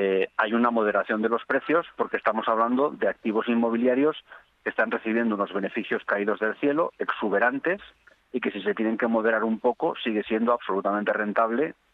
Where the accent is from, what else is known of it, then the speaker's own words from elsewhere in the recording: Spain; lo que a uno como ciudadano español le inquieta